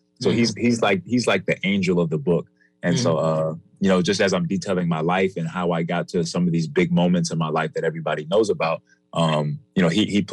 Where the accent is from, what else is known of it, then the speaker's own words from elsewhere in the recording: New York, United States; also born or lived in Naples, Florida; growing up in New York and then transferring to Naples, Florida. So I went from a predominantly Black community to a predominantly white community.